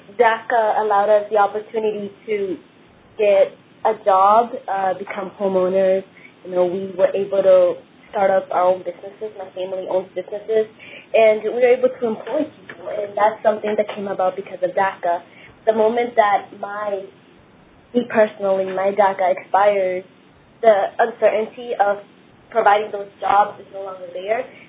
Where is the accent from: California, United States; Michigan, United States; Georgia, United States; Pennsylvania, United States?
Georgia, United States; I mean, I come from Georgia, and it's a very, like, conservative state.